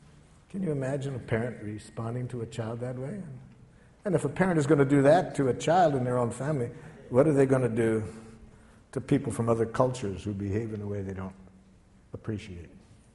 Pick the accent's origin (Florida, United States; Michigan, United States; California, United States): Michigan, United States; Detroit; I grew up in Detroit. We spoke a rather harsh dialect of jackal.